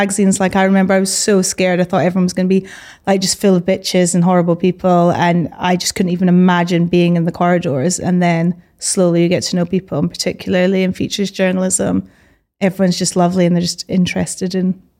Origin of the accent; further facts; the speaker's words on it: Edinburgh, Scotland, United Kingdom; I'm from Edinburgh.